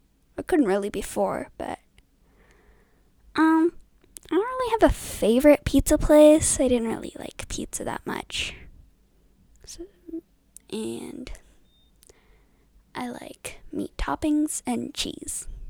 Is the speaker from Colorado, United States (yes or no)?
yes; Colorado, United States; I'm from Colorado, and I have lived here my whole life.